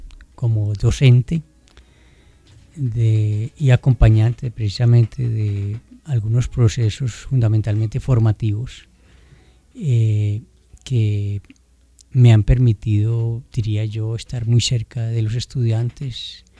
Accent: Sevilla, Valle del Cauca, Colombia; now in Bogotá, Colombia; a pesar de vivir hace muchos años aquí en Bogotá, me siento muy vallecaucano, en tanto que mi pueblo, Sevilla, que es un pueblo montañero, es un pueblo que lo tengo en la montaña, metido

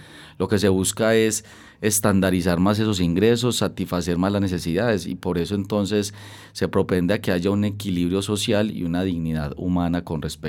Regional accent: Colombia; de nosotros como colombianos

